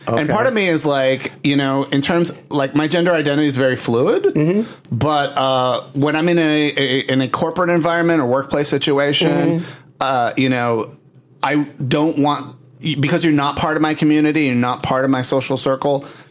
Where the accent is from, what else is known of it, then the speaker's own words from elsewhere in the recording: Puerto Rico; yes, I am from Puerto Rico